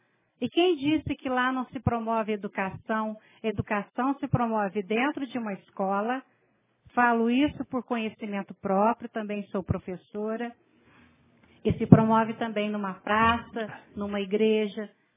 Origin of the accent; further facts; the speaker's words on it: Jaci, São Paulo, Brazil; Sou de Jaci